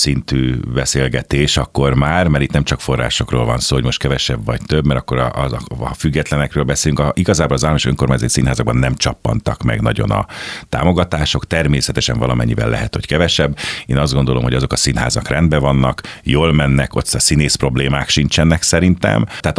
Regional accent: Pécs, Baranya, Hungary; now in Budapest, Hungary; Én valahol a szívem mélyén mindig pécsi maradok, természetesen. Tüke pécsi, de hát már elvitt az élet, most már tulajdonképpen budapesti vagyok.

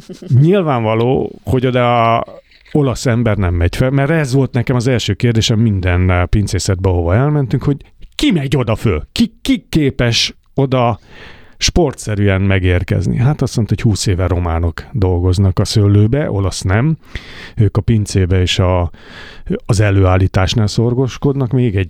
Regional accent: Hungary; Ezt is kérdeztem, nyilvánvalóan magyar vagyok.

